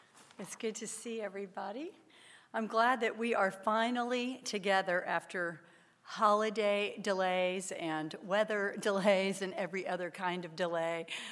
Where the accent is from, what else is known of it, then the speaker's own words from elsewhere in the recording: Winston-Salem, North Carolina, United States; I was born and raised here in Winston, so this is my hometown. I grew up going to the Greek Orthodox Church here in town.